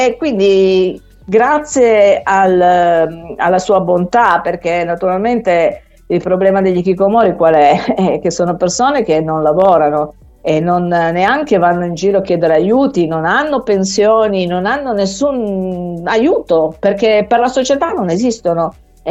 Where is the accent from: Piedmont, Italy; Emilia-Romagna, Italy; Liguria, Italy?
Piedmont, Italy; Turin; io sono di Torino